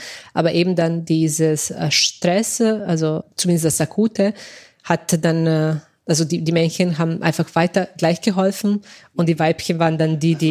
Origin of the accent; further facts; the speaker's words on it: Serbia; moved away as an adult; also born or lived in Vienna; now in Magdeburg, Germany; also ich bin in Serbien geboren und aufgewachsen und dann zum Studieren, also nach dem Gymnasium nach Wien gezogen.